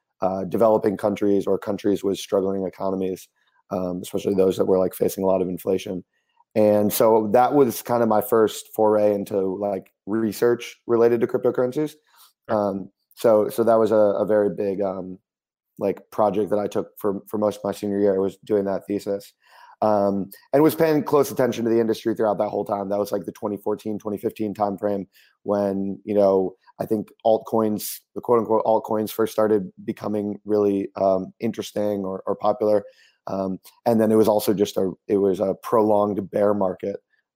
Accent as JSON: {"language": "English", "country": "United States", "said": "especially as an American, where we've had a pretty strong fiat currency for a long time"}